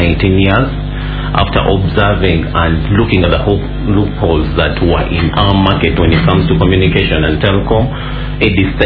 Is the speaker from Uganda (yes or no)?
yes; Masaka, Central Region, Uganda; I'm Uganda from Masaka